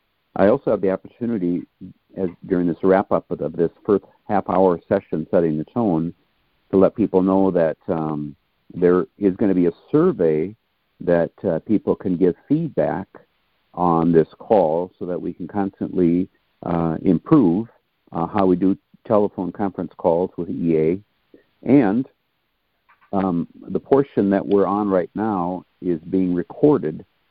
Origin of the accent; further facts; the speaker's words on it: Minnesota, United States; So Dorita is from Ohio, and I'm from Minnesota.